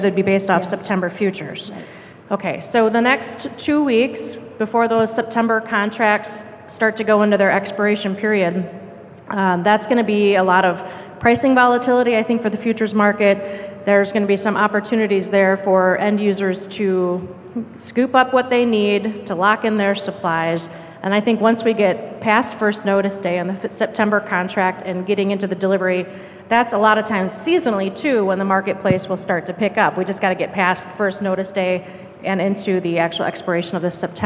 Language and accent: English; Fond du Lac, Wisconsin, United States; where I live in Wisconsin, I'm from Fond du Lac.